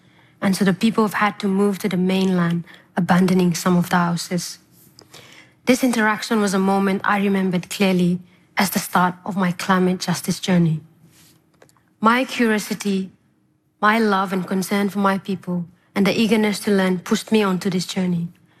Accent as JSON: {"language": "English", "town": "Reef Islands", "region": "Temotu", "country": "Solomon Islands", "tie": "born or raised there", "said": "Growing up in Reef Islands, I was taught by the aunties and grandmas about the different types of plants available for us to eat"}